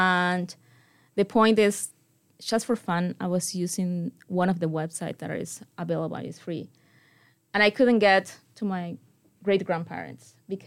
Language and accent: English; Argentina; first language Spanish; English is a second language; And our even our language, Spanish, is Argentinian Spanish. If I talk with other people that speak Spanish, they know that I'm from Argentina. The pronunciation is distinctive, we can say.